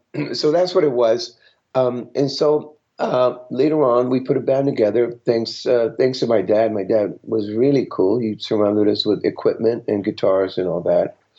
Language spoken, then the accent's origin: English; Tijuana, Baja California, Mexico; I grew up in Mexico, by the way, in the little town south of the border, San Diego, which is where I'm at right now, Tijuana.